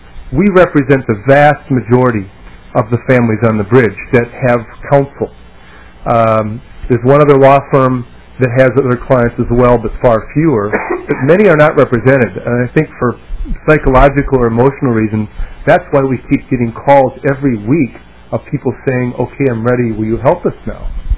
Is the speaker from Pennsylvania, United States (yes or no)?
no; Minnesota, United States; And as a Minnesotan, I want closure too for the state of Minnesota.